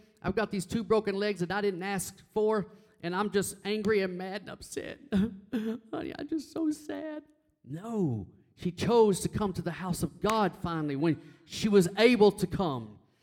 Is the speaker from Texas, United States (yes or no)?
yes; Texas, United States; I want you to know something. As a Texan, you take a brisket and put it on a grill.